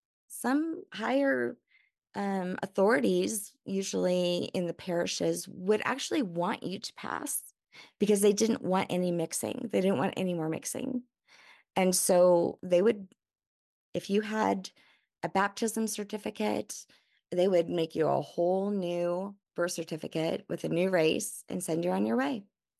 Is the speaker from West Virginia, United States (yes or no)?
no; New Orleans, Louisiana, United States; So, but I am originally from New Orleans, so I kind of knew that I would maybe have some surprises in my DNA test, which I did.